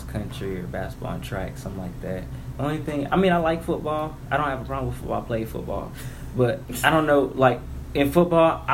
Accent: Waco, Texas, United States; Because I used to go to all Baylor women's basketball games. I'm from Waco.

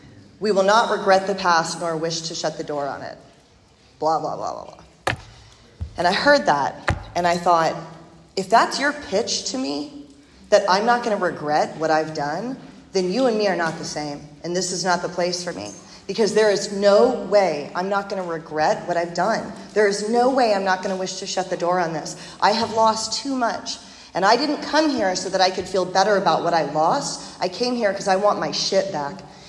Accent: Georgia, United States; so growing up, I'm from Georgia, and I went to this like really academically advanced school.

